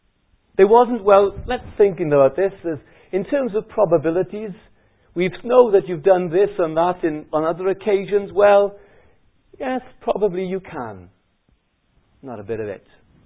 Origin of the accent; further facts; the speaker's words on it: Pontypridd, Wales, United Kingdom; My hometown is Pontypridd. My mother still lives there in Pontypridd, and it's a bungalow up on the hillside.